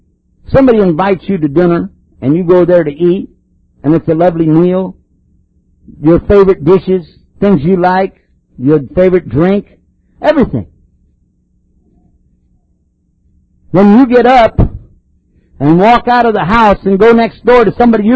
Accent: Texas, United States; For us, I'm from Texas.

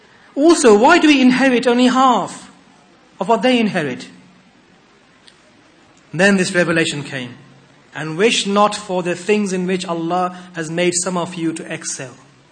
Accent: United Kingdom; We are born here, we are bred here, we are growing up here, we are British.

